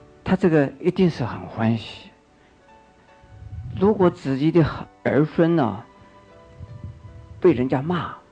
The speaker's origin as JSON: {"language": "Chinese", "country": "China", "said": "我们中国人很喜欢骂人家祖宗十八代"}